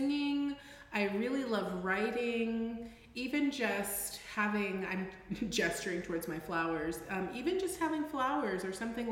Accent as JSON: {"language": "English", "town": "Los Angeles", "region": "California", "country": "United States", "tie": "born or raised there", "said": "I grew up in Los Angeles. Are you kidding me?"}